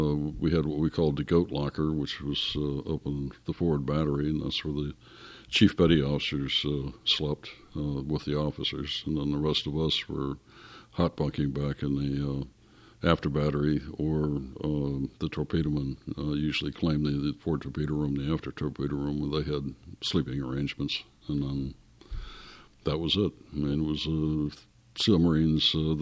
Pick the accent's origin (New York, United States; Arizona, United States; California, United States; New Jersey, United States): Arizona, United States; Tucson; born there; And I was born in Davis Monthan Air Force Base in Tucson, Arizona, December 16th, by the way, 1941.